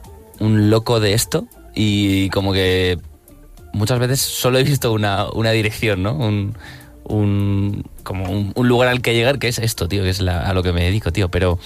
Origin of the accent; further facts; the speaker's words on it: Valencian Community, Spain; Pero de donde soy, sabéis que el esmorzaret es muy famoso.